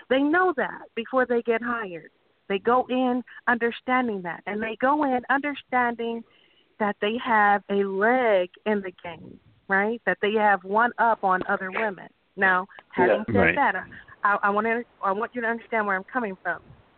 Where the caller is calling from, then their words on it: North Carolina, United States; I'm calling from North Carolina.